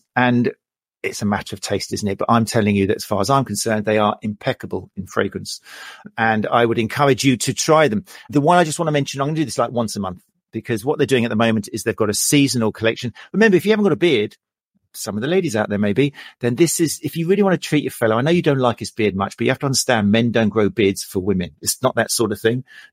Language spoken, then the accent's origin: English; Brighton, South East England, United Kingdom; It's not just because they're in Brighton, which is my hometown.